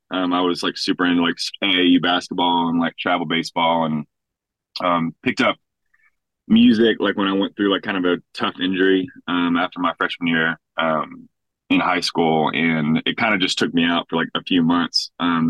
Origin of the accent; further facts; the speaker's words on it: Cookeville, Tennessee, United States; I'm from Middle Tennessee, Cookeville.